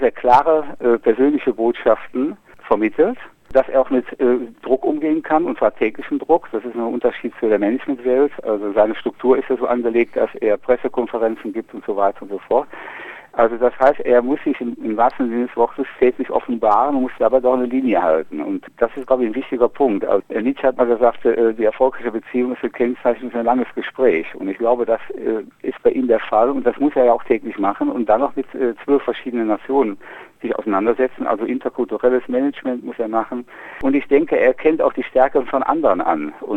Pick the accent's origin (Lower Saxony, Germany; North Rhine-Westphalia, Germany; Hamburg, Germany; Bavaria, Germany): North Rhine-Westphalia, Germany; Paderborn; Ja, ich komme aus Paderborn, quasi in der Mitte von Deutschland